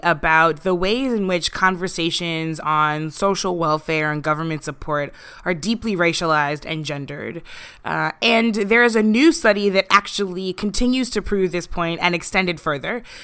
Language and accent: English; St. Louis, Missouri, United States; there's an election coming up in St. Louis, in my hometown